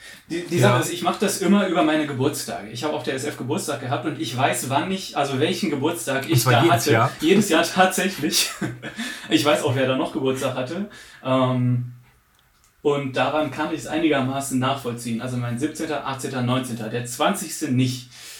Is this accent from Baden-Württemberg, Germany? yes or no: no; North Rhine-Westphalia, Germany; now in Bochum, Germany; aus Bochum, für alle, die sich fragen. Ich bin geboren und groß geworden im Münsterland und vor circa 8, 9, 10 Jahren ins Ruhrgebiet gezogen und fühle mich mittlerweile sehr ruhrgebietsmäßig.